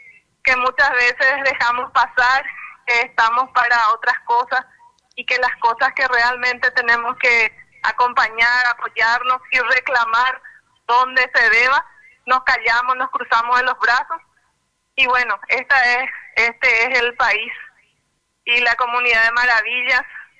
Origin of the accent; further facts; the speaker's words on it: Paraguay; como conciudadanos, como habitantes, como paraguayos